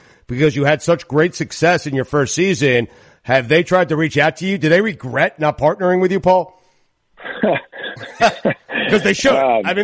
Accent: Port Washington, New York, United States; So I grew up in Long Island. I played at, you know, Port Washington.

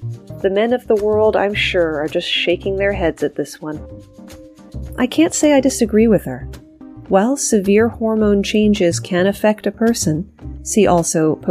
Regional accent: Virginia, United States; A woman in my home state of Virginia

